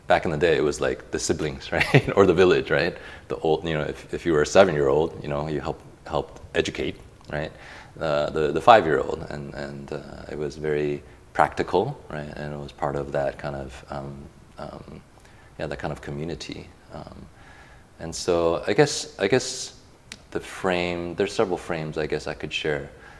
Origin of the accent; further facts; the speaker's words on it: Chicago, Illinois, United States; now in Taiwan; I grew up in the States, Western education, mostly in Chicago, and then we moved back to Taiwan.